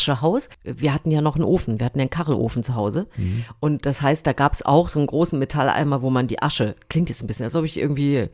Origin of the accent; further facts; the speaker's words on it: East Germany, Germany; Ich komme aus dem Osten.